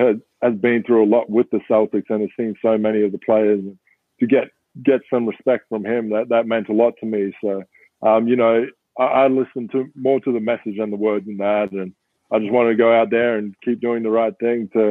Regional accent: Australia; I grew up in Australia, I grew up in a rural community

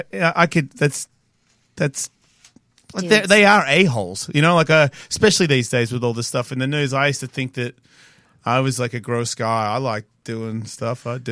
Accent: Australia; And I'm Australian.

